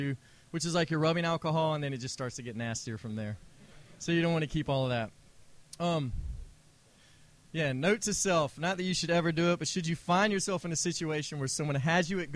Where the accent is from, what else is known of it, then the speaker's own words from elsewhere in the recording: Georgia, United States; I'm from Georgia, by the way, but my accent's muddled.